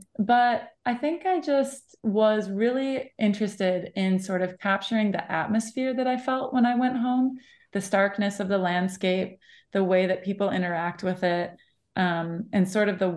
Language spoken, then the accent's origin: English; Menominee, Wisconsin, United States; moved away as an adult; also born or lived in New York City; Yeah, so I grew up outside of Menominee. I went to elementary through high school in Colfax, actually. And I moved away in 2011 and went to school in New York City for college.